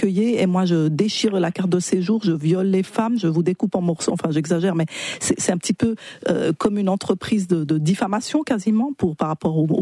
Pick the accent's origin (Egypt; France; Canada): Egypt; moi j'ai grandi en Égypte, dans un pays qui s'est radicalisé au niveau religieux ces dernières années